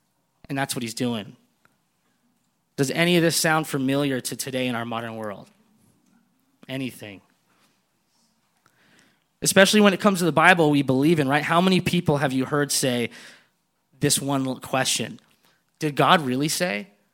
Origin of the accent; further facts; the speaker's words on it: United States; this is coming from I'm an American